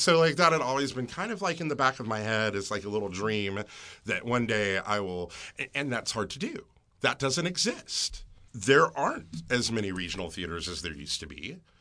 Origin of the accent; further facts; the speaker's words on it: Greensboro, North Carolina, United States; And I'm from North Carolina. I grew up in Greensboro, and my family lives, you know, really an hour and a half from here in Sparta, North Carolina.